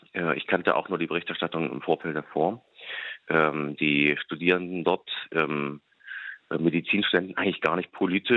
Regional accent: Erfurt, Thuringia, Germany; Ich bin Thüringer, gebürtig aus Erfurt.

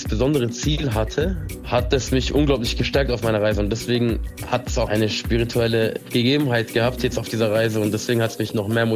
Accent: Pforzheim, Baden-Württemberg, Germany; ich komme aus Pforzheim, bin 26 Jahre alt.

